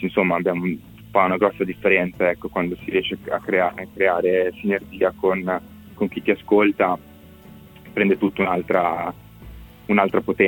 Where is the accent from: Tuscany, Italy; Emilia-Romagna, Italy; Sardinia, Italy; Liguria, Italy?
Emilia-Romagna, Italy; Bellaria-Igea Marina; now in Santarcangelo di Romagna, Italy; Siamo in Romagna, io e Lorenzo, adesso io abito proprio a Sant'Arcangelo, ma ho sempre abitato sulla riviera, tipo Bellarese Marina.